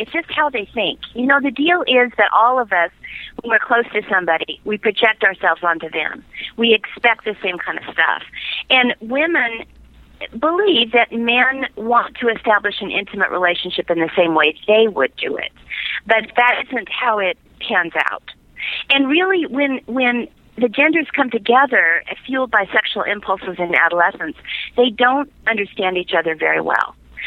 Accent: Seattle, Washington, United States; moved away as an adult; now in Fort Worth, United States; I grew up in Seattle.

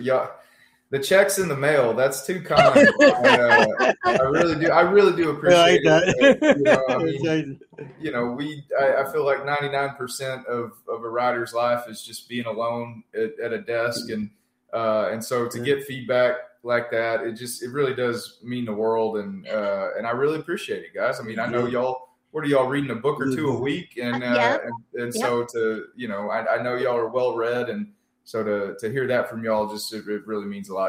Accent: East Texas, Texas, United States; But growing up in East Texas, rural part of the state, we didn't have authors coming in the classroom.

